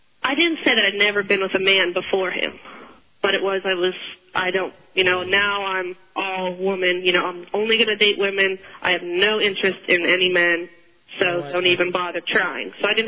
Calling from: Wichita, Kansas, United States; I'm from Wichita.

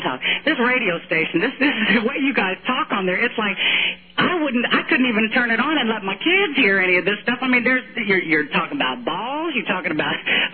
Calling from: Wichita, Kansas, United States; Oh, well, I'm calling from Wichita, Kansas.

